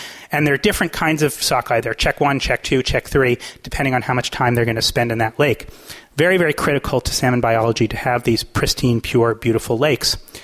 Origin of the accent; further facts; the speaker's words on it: Connecticut, United States; So this is my home state of Connecticut. I can say this because I'm from Connecticut